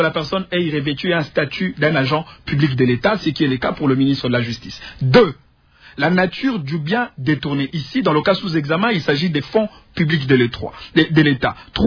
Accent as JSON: {"language": "French", "country": "DR Congo", "said": "Je suis un Congolais, l'argent qui a été détourné, si oui, c'est l'argent du peuple congolais."}